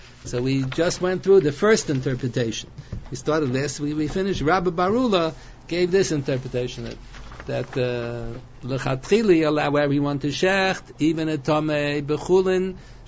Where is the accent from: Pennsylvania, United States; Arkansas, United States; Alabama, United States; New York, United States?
Pennsylvania, United States; Scranton; born there; My mother … told me I was born in Mercy Hospital in Scranton, Pennsylvania. It was a Catholic hospital, and every room had a big tzelem.